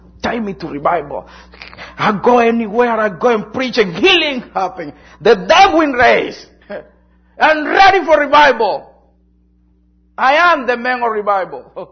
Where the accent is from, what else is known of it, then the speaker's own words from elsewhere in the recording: Colombia; I'm from Colombia. I see a lot of miracles.